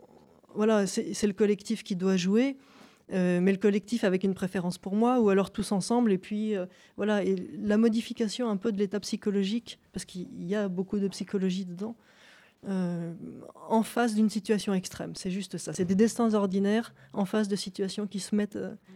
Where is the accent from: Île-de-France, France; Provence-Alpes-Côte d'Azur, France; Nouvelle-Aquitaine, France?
Île-de-France, France; Paris; je suis vraiment une fille de nature. C'est-à-dire que j'ai été élevée à Paris, mais en étant dès l'enfance, dès que c'était possible, tous les week-ends à la campagne.